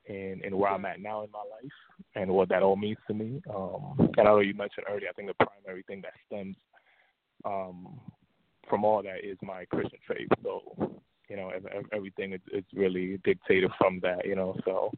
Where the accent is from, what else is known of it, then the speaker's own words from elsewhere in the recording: New York City, New York, United States; So, yes, I know you said briefly, I'm from New York City. I grew up here